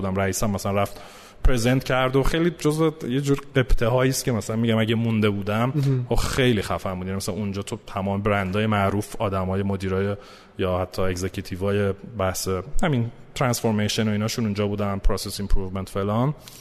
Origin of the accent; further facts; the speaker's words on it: Tehran, Tehran Province, Iran; من متولد اسفند 60 تهران و مثل خودت خب مدرسه در راهنمایی دبیرستان علامه حلی بودم.